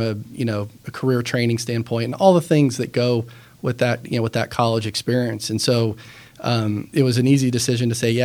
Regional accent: Muncie, Indiana, United States; And so to be able to do that, you know, in my hometown was, you know, it's been pretty special. But it's also a field with so much history and like what it means, you know, for Muncie as well.

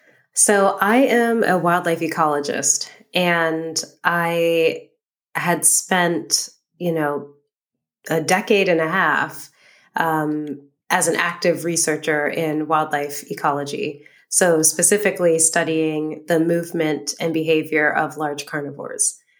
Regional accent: San Francisco, California, United States; born there; I came from a very urban background. So I was born in San Francisco, in the city.

